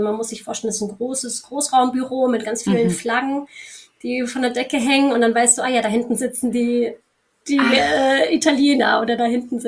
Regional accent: Lanzarote, Canary Islands, Spain; also born or lived in Bielefeld; Und meine Mutter ist halb Spanierin. Also ich bin mit meiner Mama und meiner Schwester nach Spanien gezogen, als ich noch ein Kind war. Nach Lanzarote. Also ich habe wirklich die schönste Kindheit gehabt auf einer Urlaubsinsel.

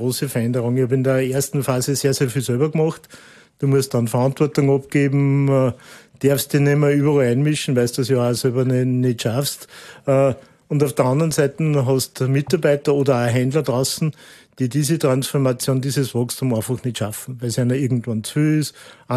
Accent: Upper Austria, Austria; als Oberösterreicher

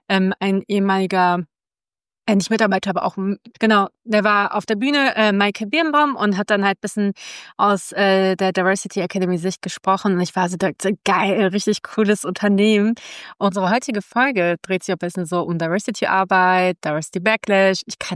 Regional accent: Germany; wir sind ja beide aus Deutschland

